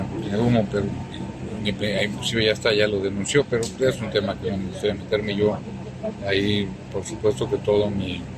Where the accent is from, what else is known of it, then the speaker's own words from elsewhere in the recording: Mexico; Como creo mexicano